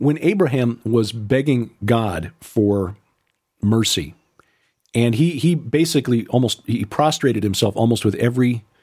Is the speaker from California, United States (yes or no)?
no; Chicago, Illinois, United States; it would be like, you know, me growing up in Chicago